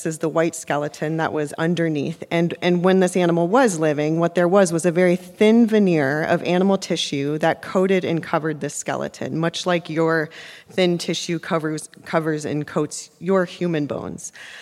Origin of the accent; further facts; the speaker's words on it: Ohio, United States; I'm from Ohio in the Midwest. And so that certification dive was in a limestone quarry.